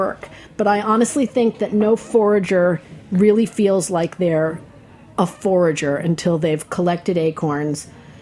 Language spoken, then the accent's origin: English; New Hampshire, United States; I'm from New Hampshire.